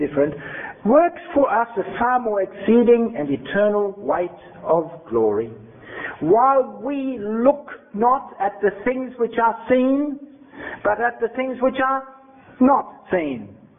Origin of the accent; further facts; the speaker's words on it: Germany; now in Australia; You know, when I came from Germany, I was a meat eater. I ate flesh. And I came into the Adventist school here in Australia, and I had sardines on my sandwiches.